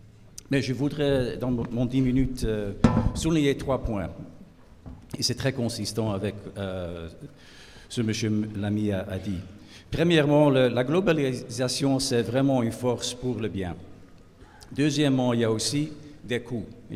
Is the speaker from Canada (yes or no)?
no; Netherlands; first language Dutch; French is a second language; Je suis néerlandais